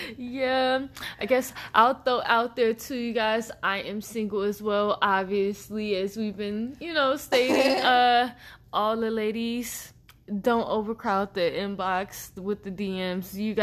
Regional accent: Chicago, Illinois, United States; I am from Chicago. Shottown, stand up.

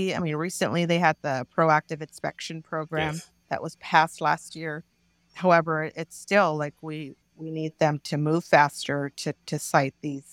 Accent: San Antonio, Texas, United States; I am from the Edgewood community, fourth generation.

